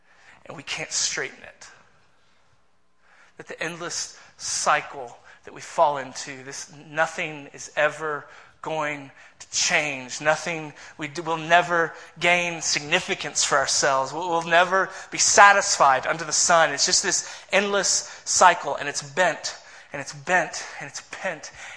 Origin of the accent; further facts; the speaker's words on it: Texas, United States; And I grew up in Texas, driving on Texas roads where you can see for like days.